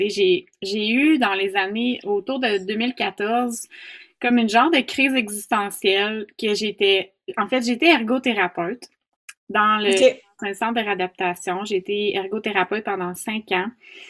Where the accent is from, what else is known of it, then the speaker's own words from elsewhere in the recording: Quebec, Canada; En fait, je suis native de la Beauce.